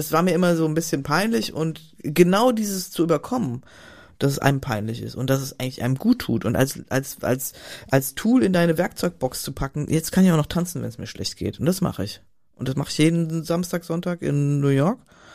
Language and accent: German; Frankfurt, Hesse, Germany; also born or lived in Freiburg; ich habe in Freiburg studiert, ich bin in Frankfurt groß geworden, ich habe in Freiburg studiert.